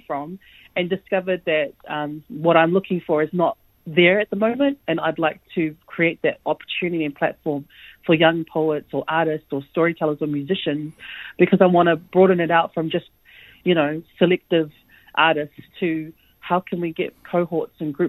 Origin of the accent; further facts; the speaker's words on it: New Zealand; especially being part of the diaspora, which I am part of, as a Samoan person that grew up and was born and raised in New Zealand.